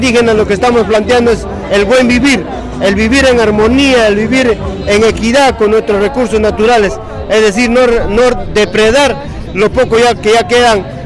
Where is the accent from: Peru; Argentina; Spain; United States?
Peru; Yo soy de Perú.